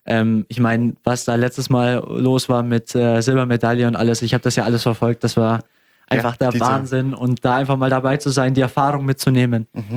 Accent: Augsburg, Bavaria, Germany; Und ich will natürlich am liebsten hier in Augsburg bleiben. Es ist meine Heimat, meine Familie ist hier, meine Freunde sind hier.

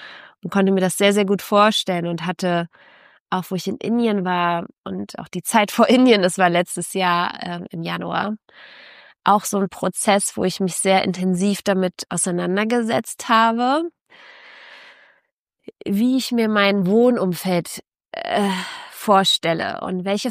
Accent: Berlin, Germany; Und bin natürlich als Berlinerin immer super gerne an Schlachtensee gegangen, Grunewaldsee, was von mir jetzt fußläufig war.

